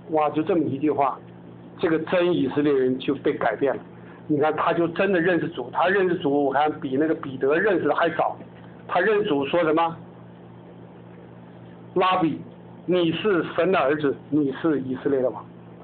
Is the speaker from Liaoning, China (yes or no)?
yes; Shenyang, Liaoning, China; born there; 我呢是这个出生在中国大陆这个沈阳啊